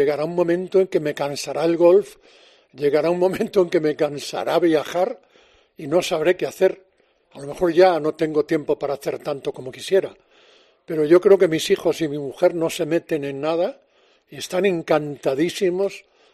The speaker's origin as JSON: {"language": "Spanish", "region": "Galicia", "country": "Spain", "said": "para tener morriña, tengo que seguir estando lejos de Galicia y tener siempre ganas de volver."}